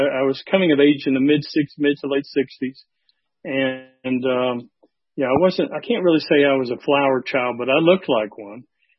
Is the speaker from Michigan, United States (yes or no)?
no; Atlanta, Georgia, United States; born there; Which I was born here in Atlanta on June 10th, 1952.